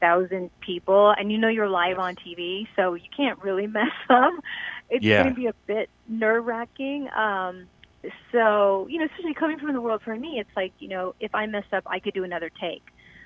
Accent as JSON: {"language": "English", "region": "Midwest", "country": "United States", "tie": "born or raised there", "said": "I was raised in the Midwest, and I was raised on a farm."}